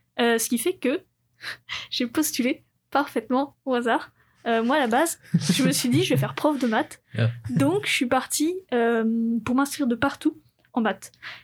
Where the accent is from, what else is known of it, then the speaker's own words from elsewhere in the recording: France; now in Canada; étant donné que je suis française, je paye pas comme un étranger, je paye comme un Canadien.